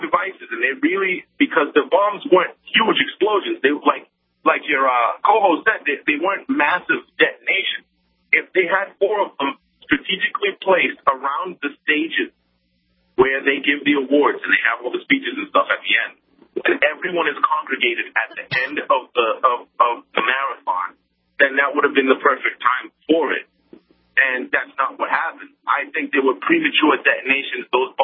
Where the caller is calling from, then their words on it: Boston, Massachusetts, United States; Okay, just to let you guys know, I'm calling from the Boston area.